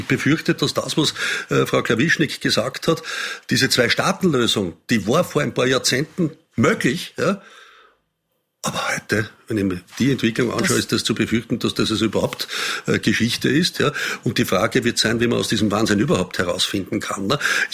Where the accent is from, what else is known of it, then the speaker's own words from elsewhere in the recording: Austria; wir als Österreicher